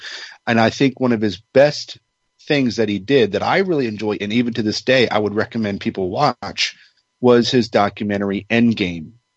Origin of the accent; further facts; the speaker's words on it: Maryland, United States; I mean, I never really lived around DC, but I'm originally from Maryland.